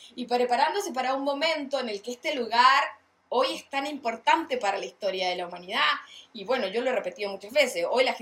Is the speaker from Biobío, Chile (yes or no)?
no; Osorno, Los Lagos, Chile; born there; venido de Chile, de Osorno, además, de donde yo nací